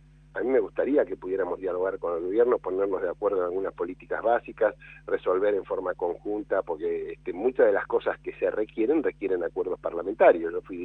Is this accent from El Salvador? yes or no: no; Argentina; yo soy argentino que trabaja, no quiero que esto se vaya al diablo.